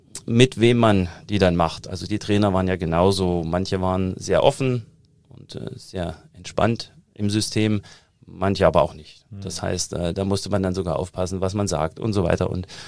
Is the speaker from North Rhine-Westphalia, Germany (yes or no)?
no; Thuringia, Germany; Also ich komme ja aus Thüringen, hört man immer noch raus und ich habe auch irgendwann aufgegeben, daran zu arbeiten, den Akzent komplett wegzukriegen